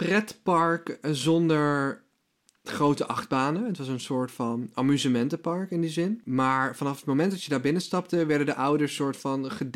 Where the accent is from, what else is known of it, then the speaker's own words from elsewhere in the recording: Drunen, North Brabant, Netherlands; Op een gegeven moment was ik gewoon opgegroeid in de buurt van het Land van Ooit. Ik kom uit Drunen, een dorp in Brabant.